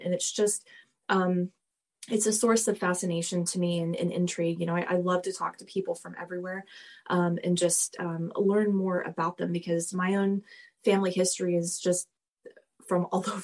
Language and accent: English; Southern United States, United States; I grew up hearing it pronounced as tarot, but I'm also from the South, so I kind of take that with a grain of salt.